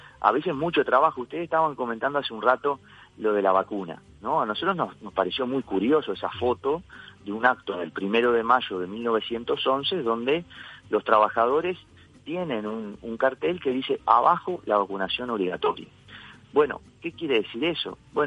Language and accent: Spanish; Uruguay; están muy asociados a nuestras emociones y a nuestra afectividad, digamos, como sociedad, como uruguayos